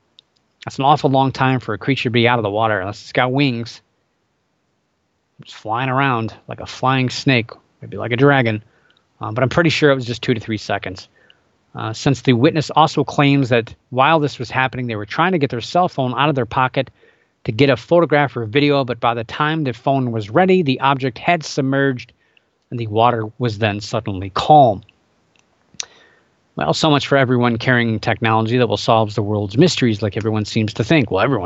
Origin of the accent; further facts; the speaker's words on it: Ohio, United States; a woman in Bellevue, Ohio, my home state here